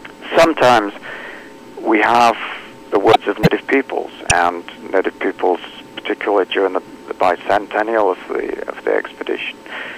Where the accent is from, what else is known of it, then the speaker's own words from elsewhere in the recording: Northern Britain, United Kingdom; Being European, I'm from Northern Britain